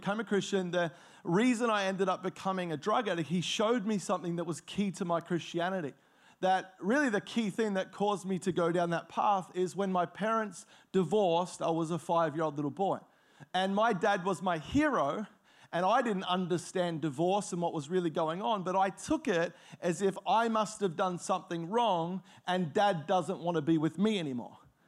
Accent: Australia; I grew up in Australia. You probably worked that out by the way that I sound. But I grew up in Australia

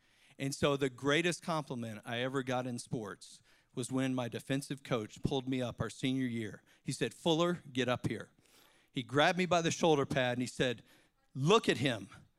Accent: Virginia, United States; Now, I grew up in Virginia. I love to play every sport and football team.

